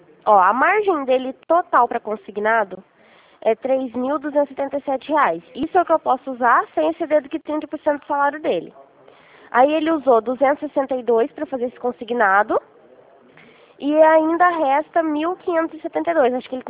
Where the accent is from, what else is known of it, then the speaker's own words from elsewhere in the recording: Rio Claro, São Paulo, Brazil; Sou de Rio Claro.